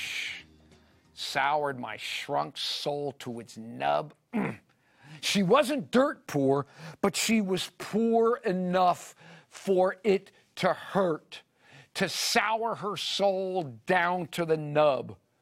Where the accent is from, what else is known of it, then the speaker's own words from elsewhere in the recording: Miami Beach, Florida, United States; called Surfside Drugs in the town of Surfside, Florida, on Miami Beach, which is where I grew up. I grew up on Miami Beach.